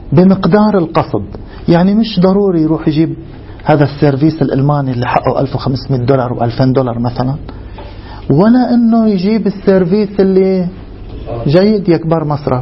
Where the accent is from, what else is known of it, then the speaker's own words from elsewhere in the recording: Lebanon; عندنا في لبنان بيقولوا المونة أو المؤونة